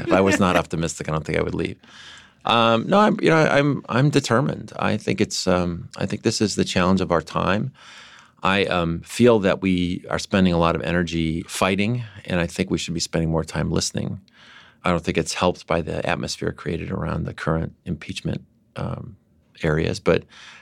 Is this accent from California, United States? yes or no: yes; San Diego, California, United States; I'd love to boast about my hometown more. I think you should. If you've lived in Manhattan, you should visit San Diego. I think it's a fantastic place. I'm really proud of what's coming out of there.